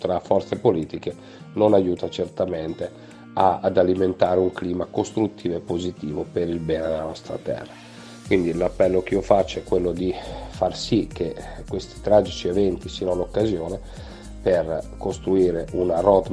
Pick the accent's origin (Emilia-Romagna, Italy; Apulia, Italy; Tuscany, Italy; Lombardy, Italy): Emilia-Romagna, Italy; le endemiche situazioni di fragilità della mia terra, essendo io romagnolo.